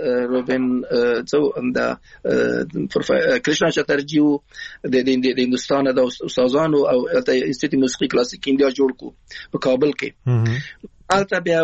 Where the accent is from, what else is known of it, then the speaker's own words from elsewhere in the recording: Afghanistan; moved away; also born or lived in Iran; موږ د افغانستان راغلی یو نو ایران راغلی مو